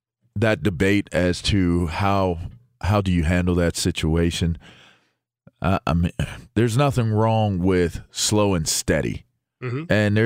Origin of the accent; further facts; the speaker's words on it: Pittsburgh, Pennsylvania, United States; I grew up in Pittsburgh